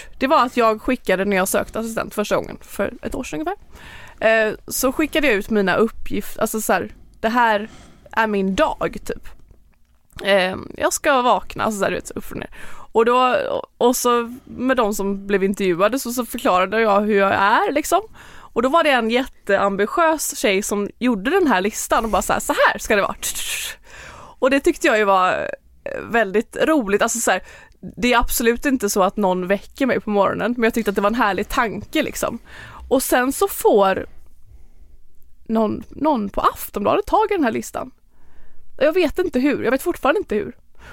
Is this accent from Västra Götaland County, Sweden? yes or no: yes; Lerum, Västra Götaland County, Sweden; now in Marbella, Spain; Mellan Alingsås och Göteborg. Men för där är min familj och där är jag uppvuxen och hela min familj och släkt bor där.